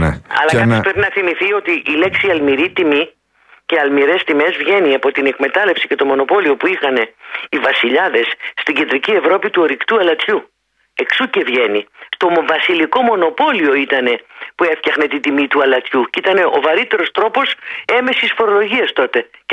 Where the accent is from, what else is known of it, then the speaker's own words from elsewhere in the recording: Geraki, Peloponnese, Greece; το χωριό μου, γιατί είμαι από λαδοχώρη η καταγωγή μου, από το Γεράκι Λακωνίας